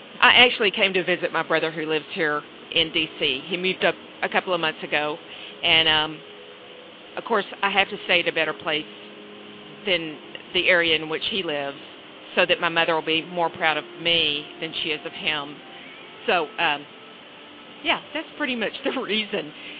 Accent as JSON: {"language": "English", "town": "Dallas", "region": "Texas", "country": "United States", "said": "I am from Dallas, Texas."}